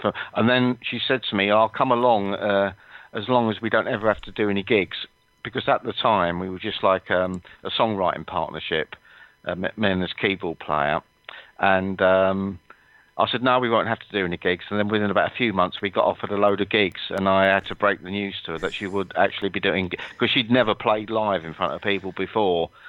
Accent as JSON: {"language": "English", "region": "London", "country": "United Kingdom", "said": "I come from London, and there's a difference in accents between North and South London."}